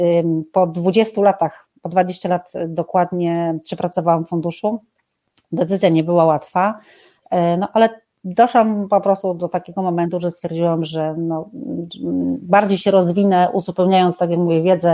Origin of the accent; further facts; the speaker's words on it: Subcarpathian Voivodeship, Poland; ja z Podkarpackiego.